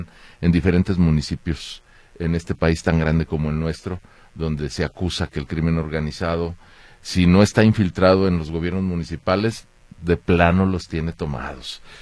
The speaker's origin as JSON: {"language": "Spanish", "country": "Mexico", "said": "lo cual agradezco como ciudadano mexicano"}